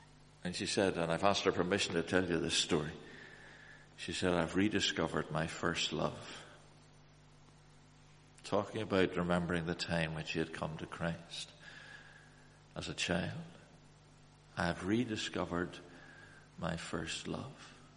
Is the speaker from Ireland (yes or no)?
yes; Ireland; I mean, I you know, I'm Irish and I'm stupid, but, you know, it seems perfectly straightforward.